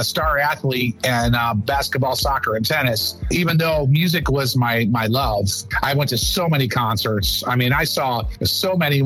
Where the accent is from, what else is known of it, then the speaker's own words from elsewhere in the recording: Buffalo, New York, United States; moved away as an adult; now in Fort Myers, United States; And then I moved to from Buffalo. That's where I'm from. I moved from Buffalo to Fort Myers the day after I graduated high school to help my parents open a business.